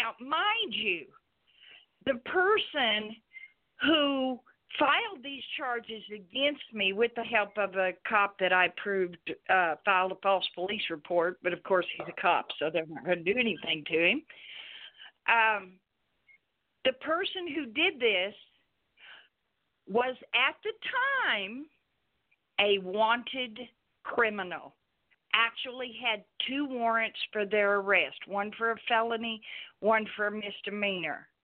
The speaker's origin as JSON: {"language": "English", "region": "Oklahoma", "country": "United States", "tie": "born or raised there", "said": "I live in Oklahoma. I was born in Oklahoma, so I've been here all my life, okay?"}